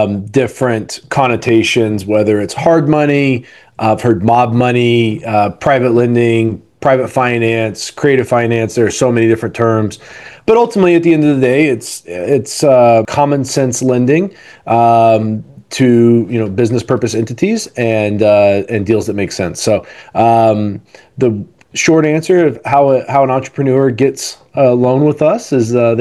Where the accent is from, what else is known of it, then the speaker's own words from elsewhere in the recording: Wichita, Kansas, United States; So I'm from Wichita, Kansas. When I graduated college, I moved back to Wichita to work at Koch Industries